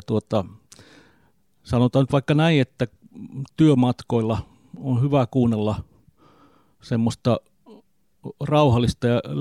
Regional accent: Simpele, South Karelia, Finland; ja minä olen Etelä-Karjalasta kotoisin Simpeleeltä. Ja tällä hetkellä minä olen aikuisten lasten isä

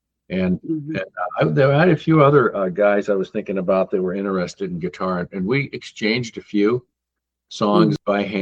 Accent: Snohomish, Washington, United States; from Snohomish area in Washington

